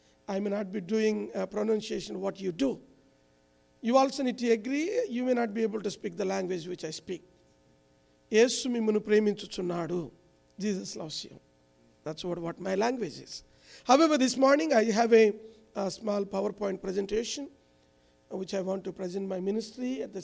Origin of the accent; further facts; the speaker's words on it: India; I came from India.